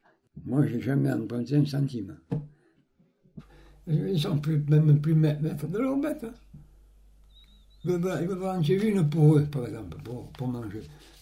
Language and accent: French; Beaurières, France; born there; Je suis né à Beaurières, en 1920, le 8 novembre 1920. Quartier de Souillères.